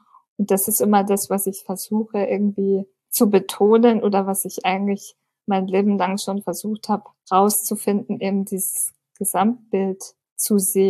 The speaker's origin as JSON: {"language": "German", "town": "Munich", "region": "Bavaria", "country": "Germany", "tie": "born there", "said": "Ich bin in München geboren, lebe seit 2 Jahren in meiner eigenen Wohnung mit Assistenz"}